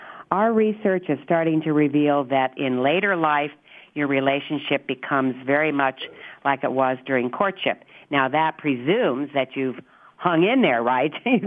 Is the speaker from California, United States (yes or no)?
yes; Los Angeles, California, United States; I grew up in the Hollywood Hills.